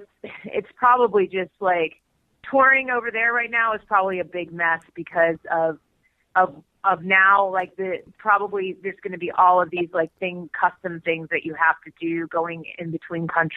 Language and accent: English; New York, United States; I'm a New Yorker, so of course 9/11 hit home, right?